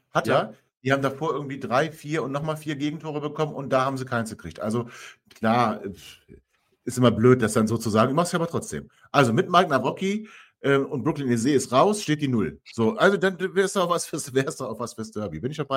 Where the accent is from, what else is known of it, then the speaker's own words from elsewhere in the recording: Langenhagen, Lower Saxony, Germany; gebürtiger Langhagener, komme ich auch her